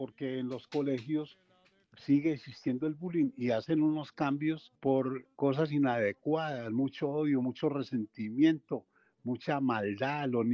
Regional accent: Medellín, Antioquia, Colombia; yo en Medellín vivo en Laureles, pero recuerdo a Naranjal como mi barrio natal, y en el cual pues recorrí mi juventud.

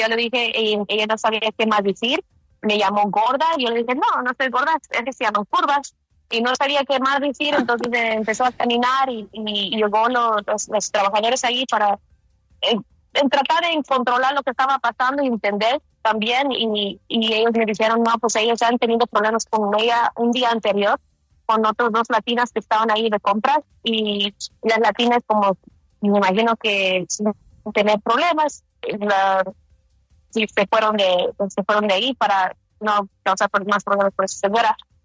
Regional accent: Houston, Texas, United States; born there; yo nací en Houston, Texas. Mi mamá, mi abuela, mi bisabuela, todos nacimos en Texas. En 1890 llegó mi bisabuela con su tíos a trabajar en el campo

